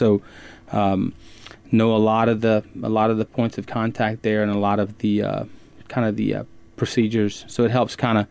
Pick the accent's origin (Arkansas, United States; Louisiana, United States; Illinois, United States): Louisiana, United States; Merryville; also born or lived in Lake Charles; Well, I grew up in Maryville, Louisiana, which is just a couple of miles from Texas, on the probably about 3 miles from the Texas border, right across from Newton and Bonware. Then I spent a lot of my college time in Lake Charles.